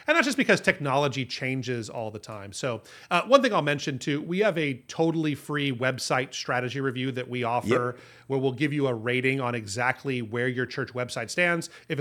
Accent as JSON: {"language": "English", "region": "Hawaii", "country": "United States", "said": "I'm from Hawaii. I don't know how to make this decision on who can, when we should be driving to church or not."}